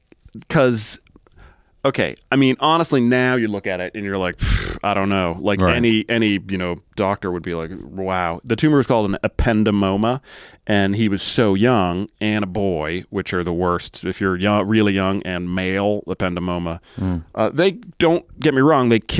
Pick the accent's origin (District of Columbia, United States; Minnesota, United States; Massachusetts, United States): Massachusetts, United States; So I, although I grew up in Massachusetts, I wasn't living there when I met my wife.